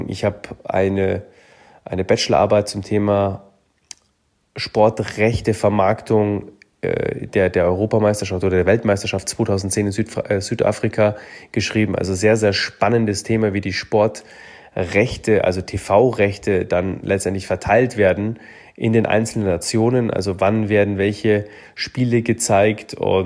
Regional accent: Munich, Bavaria, Germany; Ich bin in München groß geworden und ich konnte mir da eben zu dem Zeitpunkt nicht vorstellen, irgendwo anders zu leben. Damals war ich Anfang 20

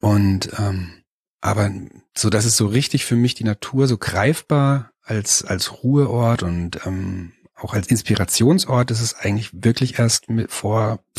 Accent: Mainz, Rhineland-Palatinate, Germany; born there; now in Marktsteinach, Germany; eigentlich bin ich in Mainz geboren sogar

